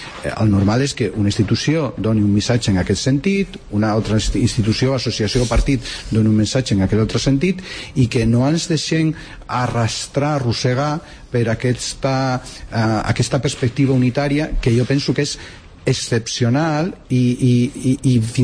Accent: Catalonia, Spain; nosaltres com a catalans no demanem permís per ser espanyols

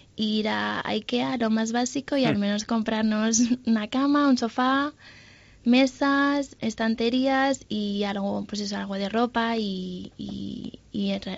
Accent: Valencia, Valencian Community, Spain; Me escucharon el acento, que ¿de dónde eres? Y yo, uy, pues de Valencia.

